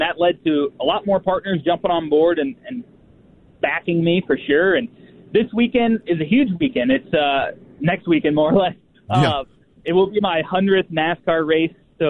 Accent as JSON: {"language": "English", "town": "St. Louis", "region": "Missouri", "country": "United States", "tie": "born or raised there", "said": "Well, growing up in St. Louis and a lot of family in Kansas City, going to be tough to beat."}